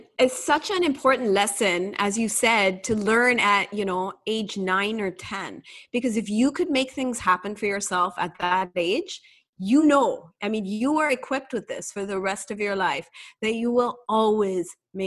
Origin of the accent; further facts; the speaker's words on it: Kobe, Hyogo, Japan; I remember I grew up in Japan in a small town called Kobe, and we lived in smaller houses, so you do everything yourself.